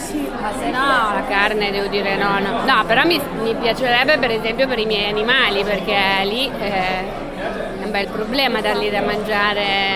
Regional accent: Biella, Piedmont, Italy; Sono di Biella

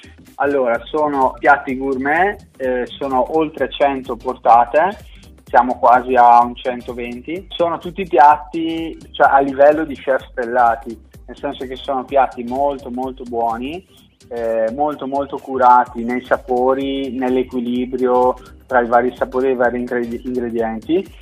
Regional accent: Brescia, Lombardy, Italy; Io sono bresciano, quindi sono cresciuto a salame, vino, cotechino, salsicce.

